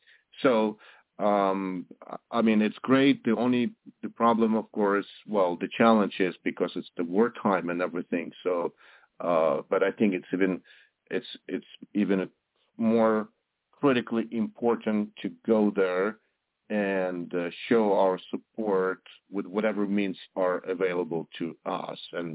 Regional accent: Ukraine; I'm originally from Ukraine, and I used to be music director of Lviv Philharmonic Orchestra from 2016 till 2020.

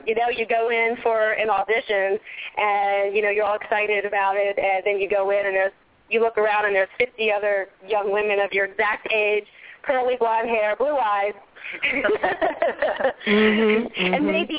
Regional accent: Maryland, United States; also born or lived in New York City; I'm from Maryland, D.C. area, and then I lived in New York City for a couple of years.

